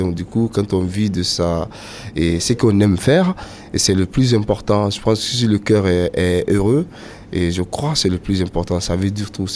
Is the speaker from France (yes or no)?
no; Guinea; first language Susu; je suis soussou avant tout parce que. C'est ma langue natale et donc du coup c'est plus c'est pour ça que je le transmets la danse soussou et les rythmes malinkés et les rythmes traditionnels de Guinée.